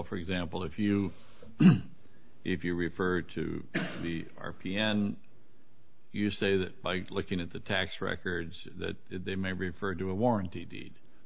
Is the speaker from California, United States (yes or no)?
yes; California, United States; Okay, I'm a Californian.